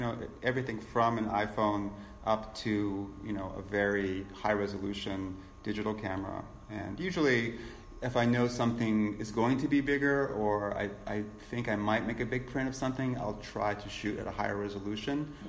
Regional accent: Pittsburgh, Pennsylvania, United States; also born or lived in Newcastle; old industry here, which I grew up with in Newcastle and in Pittsburgh.

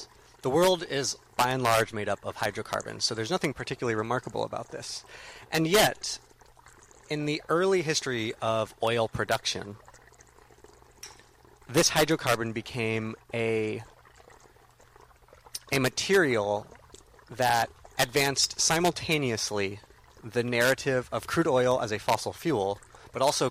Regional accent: Oakland, California, United States; I'm an artist from Oakland, California

